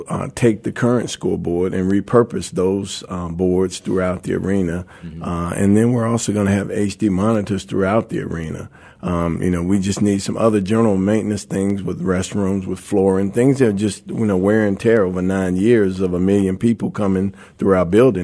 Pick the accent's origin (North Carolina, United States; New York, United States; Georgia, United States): North Carolina, United States; Greensboro; we compete with Greensboro, my hometown.